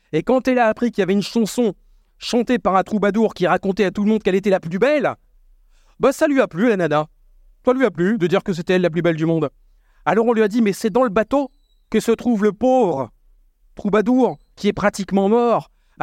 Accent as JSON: {"language": "French", "region": "Nouvelle-Aquitaine", "country": "France", "said": "Chez nous, en Aquitaine, les femmes décidaient et faisaient de la politique"}